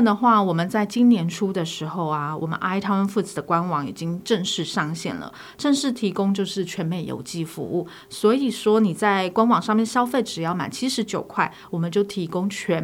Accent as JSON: {"language": "Chinese", "country": "Taiwan", "lives_now": "United States"}